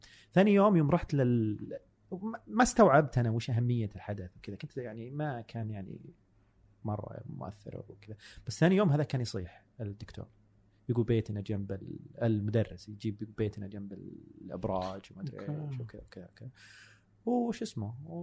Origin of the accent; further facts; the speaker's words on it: Buraydah, Al-Qassim, Saudi Arabia; لأنه أنا مثلاً جاي من بريدة ما عمري طلعت إلا الرياض